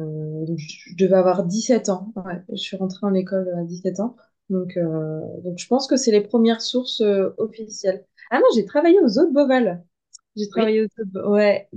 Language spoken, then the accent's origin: French; Normandy, France; also born or lived in Tours; now in Bordeaux, France; je suis originaire de Normandie, j'ai longtemps habité à Tours et maintenant je suis sur Bordeaux depuis 5 ans.